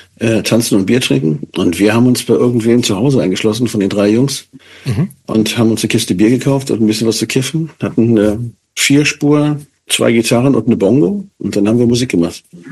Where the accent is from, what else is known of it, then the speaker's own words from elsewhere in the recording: Hannover, Lower Saxony, Germany; also born or lived in Hamburg / Lütjensee; Und dann bin ich in Hannover groß geworden, in Großburg-Wedel.